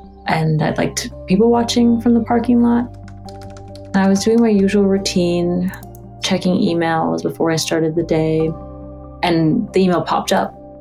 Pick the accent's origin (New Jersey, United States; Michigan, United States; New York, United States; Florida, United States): New York, United States; Yonkers; I am 23 years old. Born and raised in Yonkers, New York.